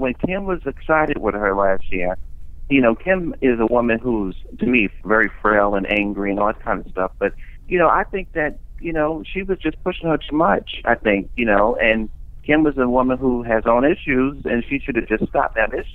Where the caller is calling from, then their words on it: Brooklyn, New York, United States; I'm calling from Brooklyn, New York.